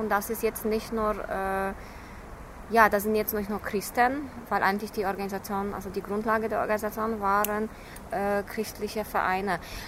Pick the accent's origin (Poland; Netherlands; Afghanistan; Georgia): Poland; für die ist es immer noch Polen, also meine Heimat ist eher